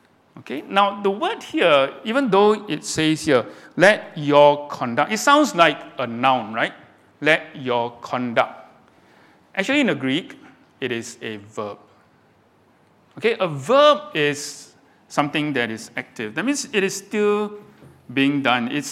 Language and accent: English; Singapore; I mean, we see ourselves as Singaporean.